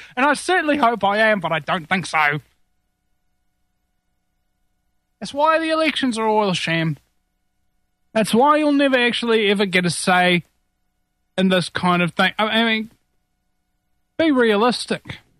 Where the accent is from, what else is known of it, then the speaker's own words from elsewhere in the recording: New Zealand; I'm your host … unlike many hosts on this network, I'm from New Zealand.